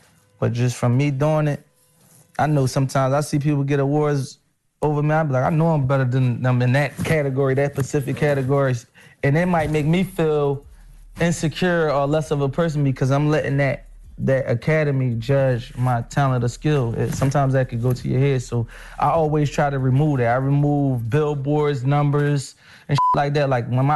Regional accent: Philadelphia, Pennsylvania, United States; I came from Philadelphia era of having to stand on the corner.

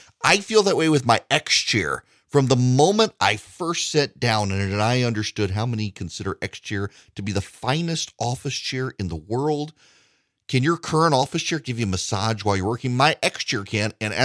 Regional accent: Louisiana, United States; also born or lived in Dubai; I grew up in rural Louisiana. I grew up in Dubai, but we'd come home during the summer. Then I moved back to Louisiana

